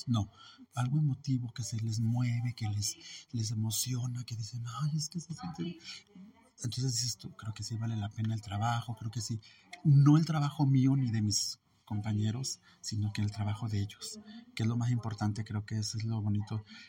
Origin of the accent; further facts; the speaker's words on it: Calvillo, Aguascalientes, Mexico; yo soy de Calvillo, no soy de aquí de Aguascalientes, entonces es muy complicado el transportarse uno de Calvillo hacia acá